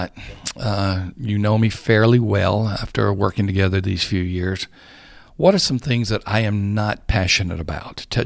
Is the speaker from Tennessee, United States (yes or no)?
yes; Franklin, Tennessee, United States; We work in Nashville. I live in Franklin, all in the metro Nashville area. But I discover things about my hometown, Franklin, every week.